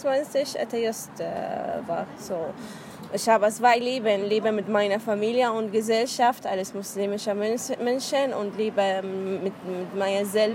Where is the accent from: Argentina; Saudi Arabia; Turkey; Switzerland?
Saudi Arabia; German is a second language; moved away as an adult; now in Germany; Ich komme aus Saudi-Arabien, aber meine Nationalität ist Syrien. Ich habe in Saudi-Arabien geboren und studiere, arbeite